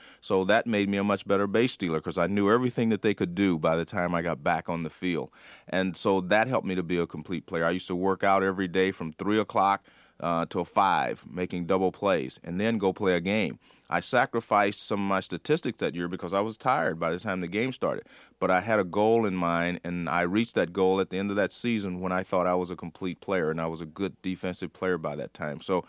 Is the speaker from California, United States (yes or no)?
yes; California, United States; Growing up in California, my father would take me to the minor league games, the Oakland Oaks.